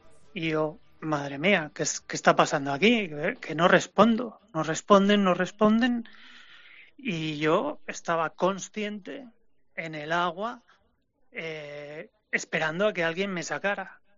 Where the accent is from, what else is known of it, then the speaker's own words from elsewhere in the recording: San Sebastián, Basque Country, Spain; porque soy de San Sebastián, allí cogemos champas y tal